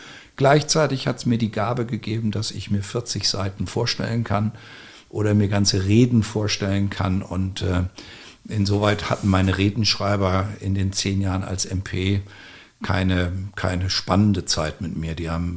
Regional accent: West Germany, Germany; weil ich als Westdeutscher immer im kleinen Grenzverkehr nach Salzwedel gefahren bin

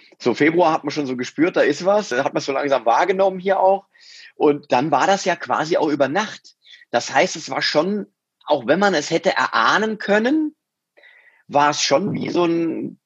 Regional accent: Mainz, Rhineland-Palatinate, Germany; ich bin ja Mainzer durch und durch. Ich bin ja in Mainz geboren, ich bin hier aufgewachsen und ich komme hierher.

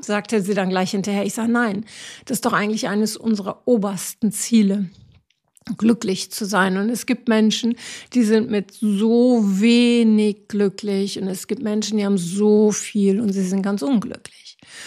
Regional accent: Northern Germany, Germany; ich komme halt komplett aus dem Norden.

